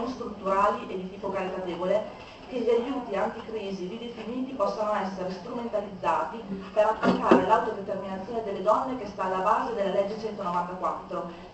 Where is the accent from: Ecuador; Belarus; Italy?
Italy; Reggio Emilia, Emilia-Romagna; sono di Reggio Emilia.